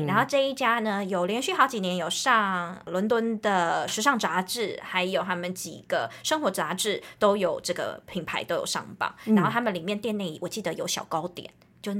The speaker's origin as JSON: {"language": "Chinese", "country": "Taiwan", "said": "所以其实以我们台湾人的口味去吃啊"}